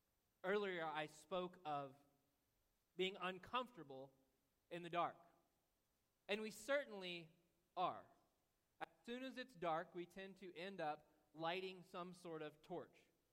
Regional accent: Perry, United States; I'm from Perry, so Joplin's huge.

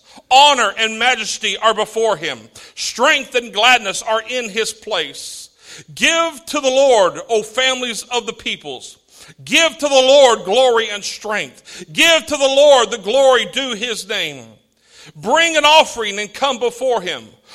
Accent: California, United States; also born or lived in Missouri / New Mexico / Louisiana; You know, I'm from born and raised in California, but I came through California, Missouri, New Mexico, Louisiana. You know, I mean, it's like I'm in my fifth state, fourth time zone in my lifetime.

